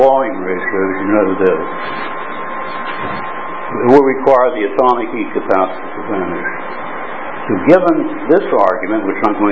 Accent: United States; I'm an American. I'm living in Hong Kong in Berlin. I came here from Berlin.

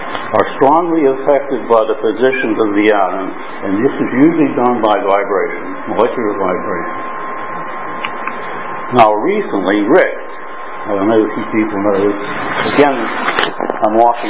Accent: United States; I'm an American. I'm living in Hong Kong in Berlin. I came here from Berlin.

